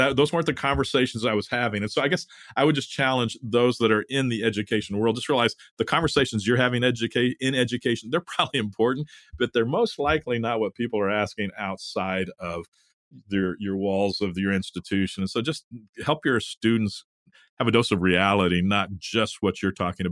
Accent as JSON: {"language": "English", "town": "Dallas", "region": "Texas", "country": "United States", "tie": "born or raised there", "said": "I grew up in Dallas, Phil. I lived in Dallas for 10 years after seminary."}